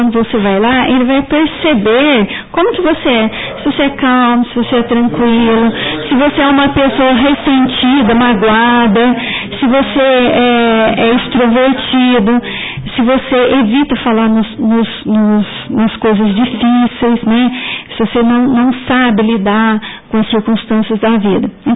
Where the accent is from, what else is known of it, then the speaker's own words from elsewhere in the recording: Guaxupé, Minas Gerais, Brazil; born there; Eu nasci aqui em Guaxupé, né?